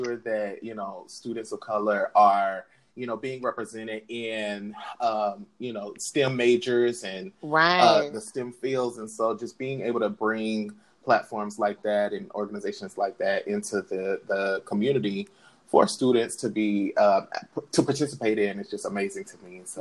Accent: Tulsa, Oklahoma, United States; in Tulsa, Oklahoma, where I'm from, my hometown.

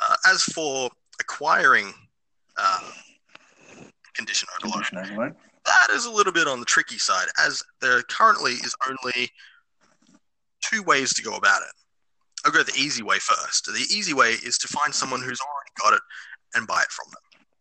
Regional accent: Australia; I'm Australian, all right? Don't hold against me.

